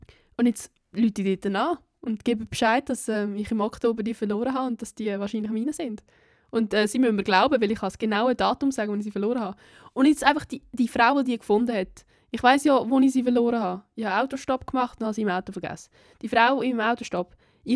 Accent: Italy; weil ich halt in meinem natürlichen Habitat als Italienerin eigentlich sollte im Süden unten sein

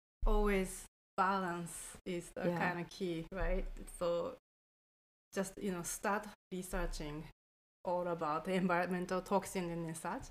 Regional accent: Japan; English is a second language; moved away; Sorry, I'm from Japan. English is second language.

